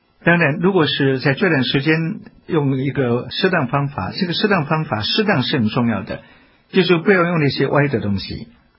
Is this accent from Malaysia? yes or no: no; China; 我们特别是中国人，我们中国人是喜欢讲什么，讲一个人际关系